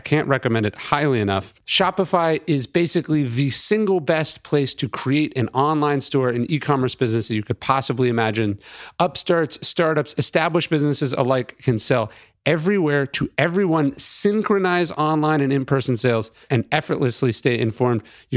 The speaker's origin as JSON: {"language": "English", "town": "Sacramento", "region": "California", "country": "United States", "tie": "born or raised there", "said": "And I grew up in Sacramento and I remember listening to morning radio in Sacramento about what was happening."}